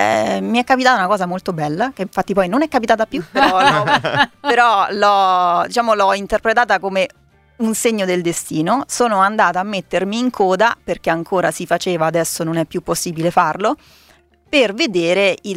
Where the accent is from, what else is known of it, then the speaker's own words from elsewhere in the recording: Rome, Lazio, Italy; now in Milan, Italy; io mi sono innamorata di Milano in realtà già parecchi anni prima di arrivarci, e lo dico da romana.